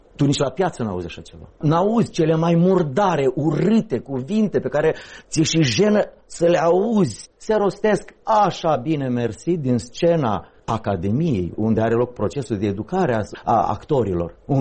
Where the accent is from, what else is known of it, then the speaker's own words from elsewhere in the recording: Romania; că noi suntem români, că noi suntem o națiune